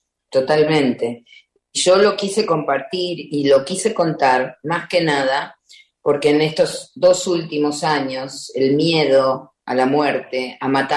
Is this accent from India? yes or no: yes; India; Spanish is a second language; Y en India no es así. Al menos en mi pueblo. Te encontrás con un amigo y el café lo tomás en ese instante que te encontrás.